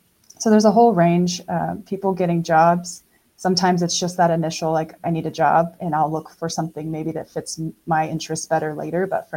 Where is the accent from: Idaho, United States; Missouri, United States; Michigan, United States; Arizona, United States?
Idaho, United States; And just growing up in Idaho, I've always been really interested in other cultures and other languages.